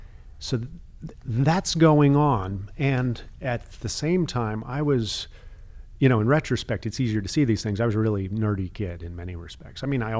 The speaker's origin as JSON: {"language": "English", "region": "California", "country": "United States", "tie": "born or raised there", "said": "And so I grew up mostly in Baptist and independent churches that had been Baptist. They just took the name off, but nothing else changed, that kind of thing, mostly in Southern California."}